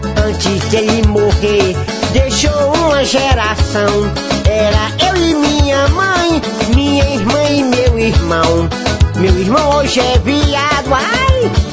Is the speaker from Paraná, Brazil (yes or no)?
no; Fortaleza, Ceará, Brazil; born there; Nasci em Fortaleza, capital do Ceará.